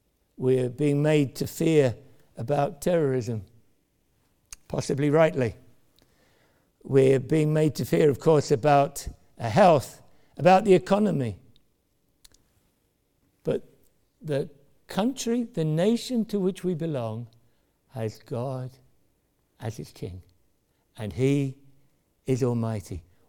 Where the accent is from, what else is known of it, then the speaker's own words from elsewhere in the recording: United Kingdom; This has some wonderful thoughts attached to it when we think of ourselves being British.